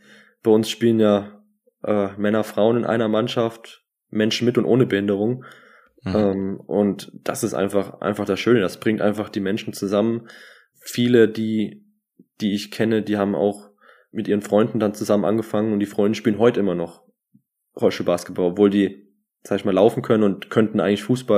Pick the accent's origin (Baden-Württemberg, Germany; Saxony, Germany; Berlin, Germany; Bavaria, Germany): Bavaria, Germany; Bayreuth; Und ich komme ja aus Bayreuth ursprünglich